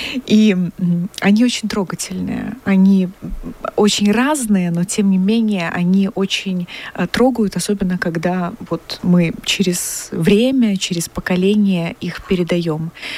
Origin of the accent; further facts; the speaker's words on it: Minsk, Belarus; хоть я и тоже минчанка, и родилась, и росла в Минске.